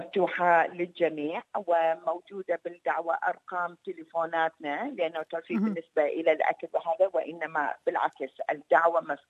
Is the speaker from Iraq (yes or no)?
yes; Iraq; انا عراقي